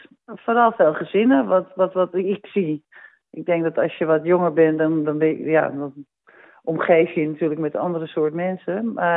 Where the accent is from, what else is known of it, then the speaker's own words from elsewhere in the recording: Haarlem, North Holland, Netherlands; also born or lived in Amsterdam; now in Australia; En ik kom natuurlijk uit Haarlem en Amsterdam.